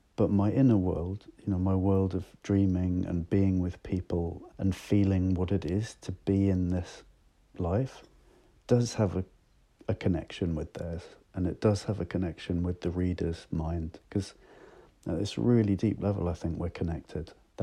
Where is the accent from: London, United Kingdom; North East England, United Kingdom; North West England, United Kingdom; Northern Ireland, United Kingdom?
London, United Kingdom; 2012 Olympics because it felt to me that, you know, this was the greatest show on earth and it was coming to my hometown and I wanted to write about it.